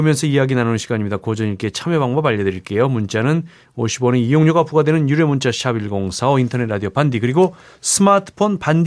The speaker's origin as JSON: {"language": "Korean", "region": "Seoul", "country": "South Korea", "tie": "born or raised there", "also_born_or_lived": "Gwangmyeong", "said": "돌도 되기 전에 서울로 이사와서 저도 서울에서 지금까지 계속 살고 있어요."}